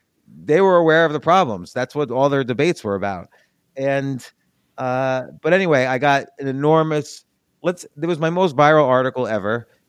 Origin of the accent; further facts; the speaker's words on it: New York, United States; I'm a New Yorker, born and raised all around that area. I lived there all my life, except when I went to school.